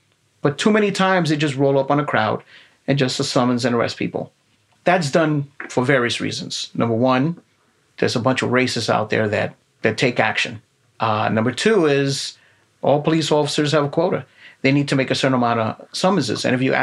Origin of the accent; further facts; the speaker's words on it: Bronx, New York, United States; growing up in the South Bronx, I could understand how people did not like police officers, because I myself, as a young kid, was thrown up against the wall.